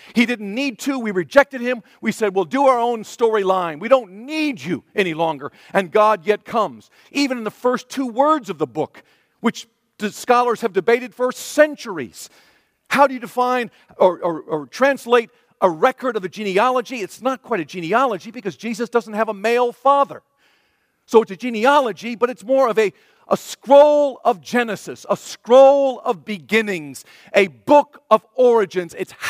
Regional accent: Ohio, United States; And since I'm from Ohio, you guys have never accepted me and never will.

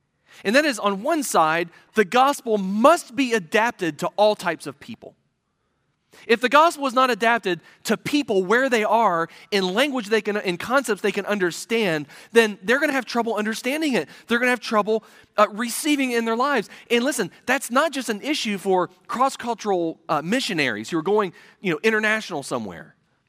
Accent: Midwest, United States; as a Midwesterner, I don't have an accent. You guys have the accent. I don't.

